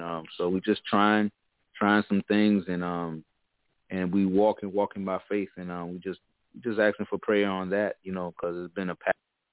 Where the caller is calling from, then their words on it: Florida, United States; Hey, LaShawn. … from Florida. How you doing?